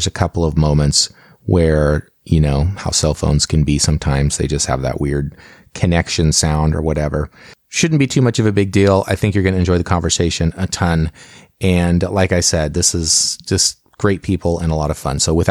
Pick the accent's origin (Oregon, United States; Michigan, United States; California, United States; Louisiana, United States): Oregon, United States; I was a Boy Scout and I grew up in Oregon, and I don't remember ever making any sort of an iteration of a pudgy pie.